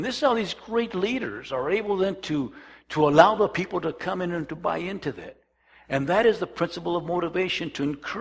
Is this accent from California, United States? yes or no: yes; Calexico, California, United States; I was raised in Imperial Valley in Calexico.